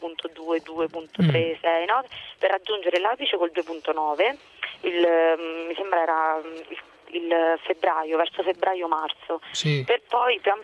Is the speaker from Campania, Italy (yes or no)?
no; Celano, Abruzzo, Italy; Io sono di Celano.